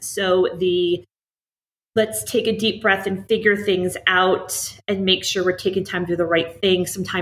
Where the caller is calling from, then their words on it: New Rochelle, New York, United States; I am calling in from New Rochelle, New York. So in case you're not sure where that is, I am just north of the Bronx in Westchester County.